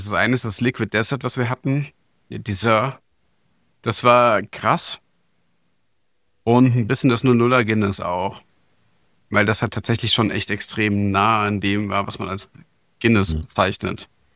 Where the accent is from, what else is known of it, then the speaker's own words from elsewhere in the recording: Germany; Wir sind als Deutsche, die mit dem deutschen Reinheitsgebot aufgewachsen sind.